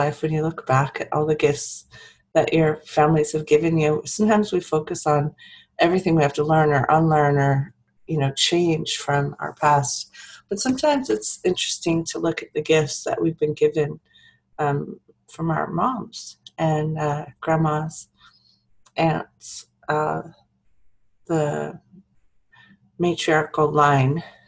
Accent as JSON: {"language": "English", "town": "Palo Alto", "region": "California", "country": "United States", "tie": "born or raised there", "said": "Gosh, growing up in Palo Alto, they put me in the very best schools."}